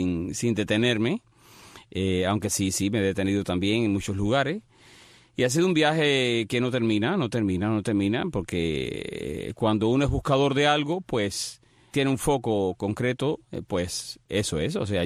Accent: Cuba; moved away; Yo me fui de Cuba en el 93 y, me he dedicado a viajar el mundo todo lo que he podido. Y no te puedo decir exactamente dónde vivo. Vivo en cualquier parte.

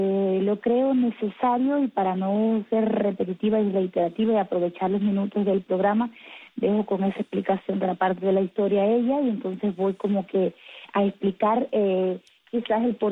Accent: Cuba; soy una mujer cubana, disidente

